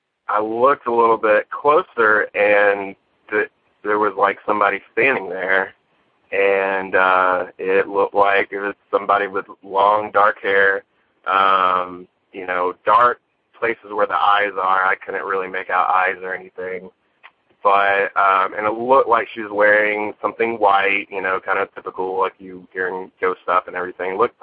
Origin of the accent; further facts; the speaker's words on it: Arkansas, United States; I'm from Arkansas.